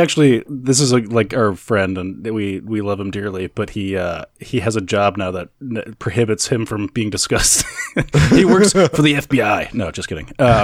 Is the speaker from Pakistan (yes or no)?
no; Ireland; Well, Mike, you know, I'm Irish, so I get to say it.